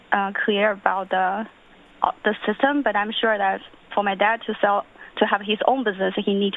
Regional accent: Tibet, China; So my dad, we are originally from Tibet. So when I just came here, he started selling pictures and photos on the street to support our family.

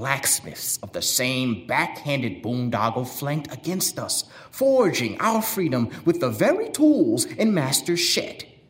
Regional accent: Chicago, Illinois, United States; a mulatto Negro growing up on Chicago's South Side, raised in a predominantly white neighborhood, attending predominantly white primary and secondary schools, part of the only colored family living within a radius of about 3 miles

